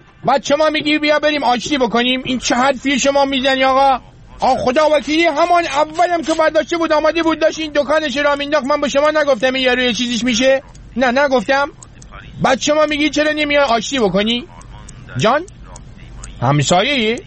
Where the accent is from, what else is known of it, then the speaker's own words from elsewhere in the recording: Rasht, Gilan, Iran; من بچه رشتم، من یه زمانی ما توی رشت برای خودمون کنجلاتی بودیم